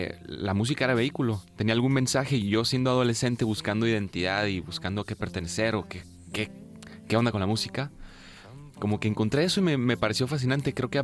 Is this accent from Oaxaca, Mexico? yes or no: no; Sonora, Mexico; Yo soy del norte de México, de Sonora.